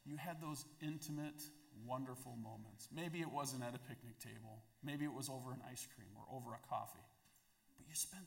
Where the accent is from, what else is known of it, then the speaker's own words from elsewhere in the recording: Wisconsin, United States; Give up all my hunting? No. We don't do that. I'm from Wisconsin.